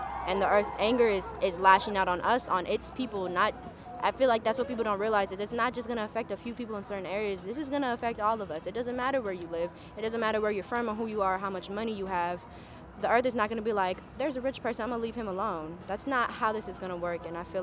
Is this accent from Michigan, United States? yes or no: no; San Francisco, California, United States; I'm from San Francisco.